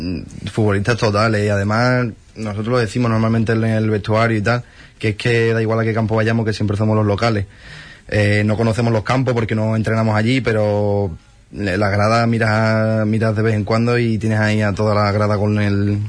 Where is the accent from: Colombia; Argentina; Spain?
Spain; Ayamonte, Andalusia; Bueno, yo soy de Ayamonte